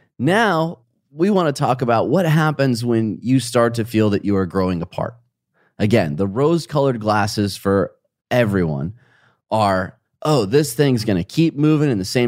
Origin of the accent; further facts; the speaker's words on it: Midwest, United States; I have experienced more living on both coasts, growing up in the Midwest.